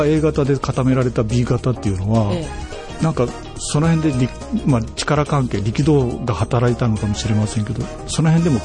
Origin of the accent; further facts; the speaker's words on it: Yamaguchi, Japan; 山口県の出身ですからいつもこう妙に長ったらしい静岡を向けて、